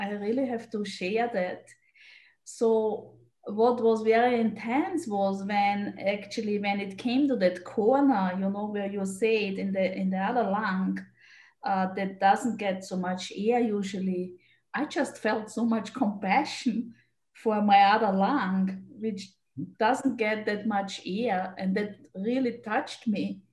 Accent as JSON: {"language": "English", "country": "Austria", "said": "I'm originally from Austria"}